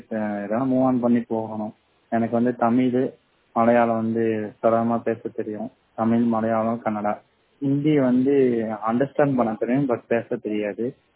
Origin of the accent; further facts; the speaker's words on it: Pallapatti, Tamil Nadu, India; நான் வந்து எனக்கு ஏஜ் வந்து 25 ஆகுது. நான் கரூர் மாவட்டம் பள்ளப்பட்டியை சேர்ந்தவன்.